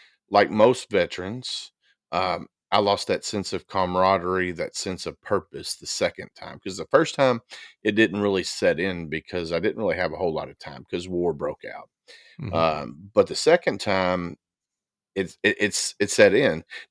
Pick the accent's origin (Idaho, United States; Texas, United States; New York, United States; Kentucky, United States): Kentucky, United States; So born and raised in Kentucky, graduated high school in 1997.